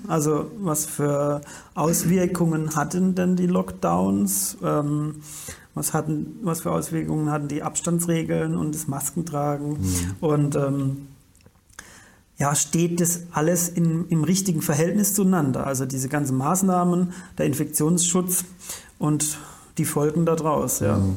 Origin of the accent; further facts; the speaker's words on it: Bretten, Baden-Württemberg, Germany; Wir sind jetzt hier heute in Bretten, in meiner Heimatstadt